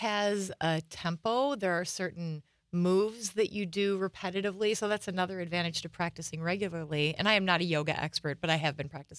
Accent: Kaukauna, Wisconsin, United States; I grew up here in Kaukauna, so just south of here.

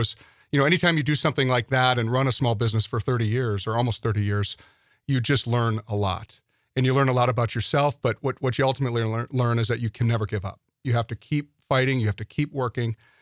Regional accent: Ashwaubenon, Wisconsin, United States; born or raised there

